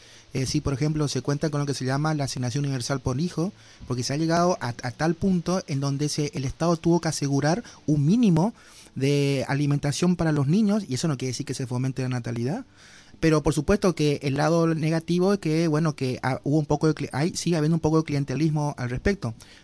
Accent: Argentina; yo soy aquí el sudamericano de la mesa, soy el argentino

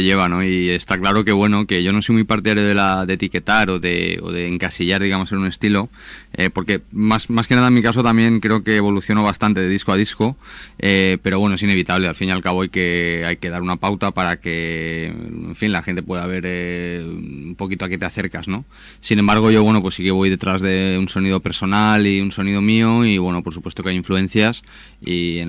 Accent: Valencian Community, Spain; es un sello valenciano, de donde vengo y tal

